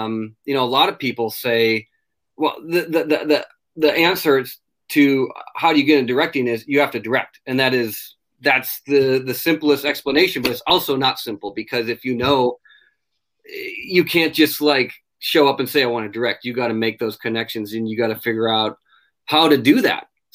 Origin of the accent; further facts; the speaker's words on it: Minnesota, United States; also born or lived in Arizona; Well, I'm originally from Minnesota. Yeah, land of a thousand lakes. I grew up cane pole fishing in Canada with my Nordic family, I suppose.